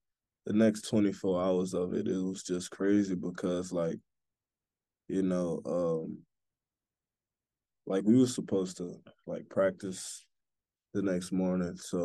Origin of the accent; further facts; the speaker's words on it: New Orleans, Louisiana, United States; I'm from New Orleans, Louisiana